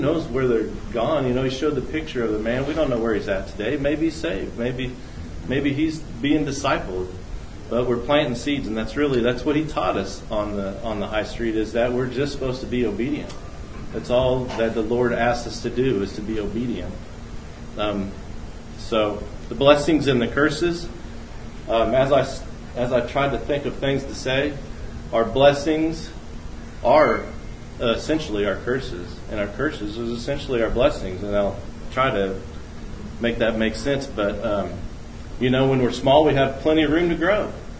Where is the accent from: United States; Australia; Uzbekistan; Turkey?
United States; Clinton; I was kind of ashamed to say I'm from Clinton